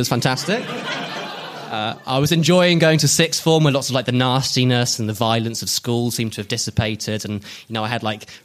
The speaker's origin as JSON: {"language": "English", "region": "South East England", "country": "United Kingdom", "tie": "born or raised there", "said": "at Truck Festival 2010, right, in my hometown in Oxfordshire."}